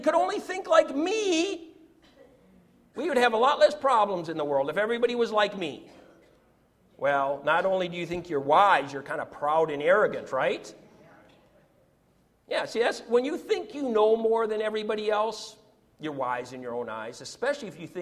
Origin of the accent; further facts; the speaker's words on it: United States; And I can say that because I'm an American. I'm a whatever third, fourth generation American born and bred in this country.